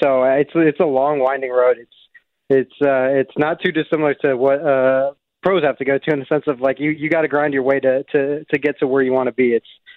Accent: Cicero, Illinois, United States; Yeah, so I grew up in Cicero

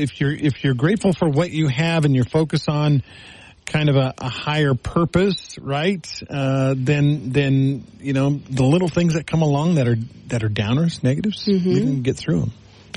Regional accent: Texas, United States; growing up in the South in Texas, children addressed adults with yes sir or yes ma'am.

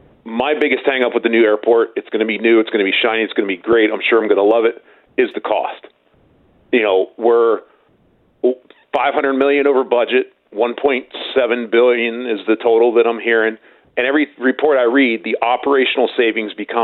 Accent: United States; I have not. I'm American, so I go through Charlotte.

